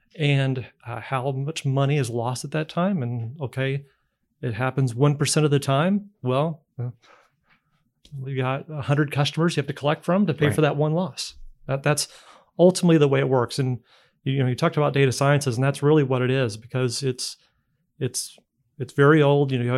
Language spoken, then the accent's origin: English; Indiana, United States; moved away; I'm from Indiana originally. We left 15 years ago to work elsewhere, and lucky enough to come back.